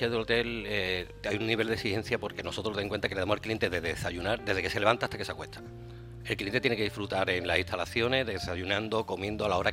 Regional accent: Cádiz, Andalusia, Spain; now in Granada, Spain; Yo soy gaditano, que vivo en Granada, trabajo aquí en Almería, o sea, soy andaluz y siempre me creo a lo de la costa.

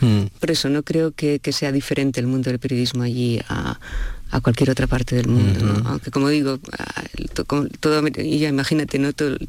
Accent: Barcelona, Catalonia, Spain; moved away as an adult; also born or lived in London / Madrid; now in Tucson, United States; yo soy de Barcelona, nací en Barcelona, crecí en Barcelona, luego estuve viviendo en Londres, después en Madrid y después a Tucson.

